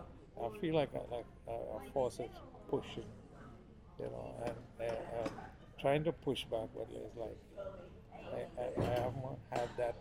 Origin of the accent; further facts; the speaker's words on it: Trinidad & Tobago; I'm from Trinidad, and like I told you before, I travel and minister.